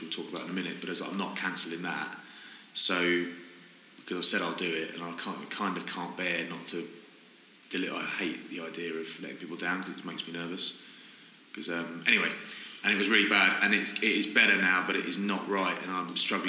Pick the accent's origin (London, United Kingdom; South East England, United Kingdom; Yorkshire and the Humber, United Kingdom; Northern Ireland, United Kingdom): South East England, United Kingdom; Maidstone; I'm from Maidstone, mate.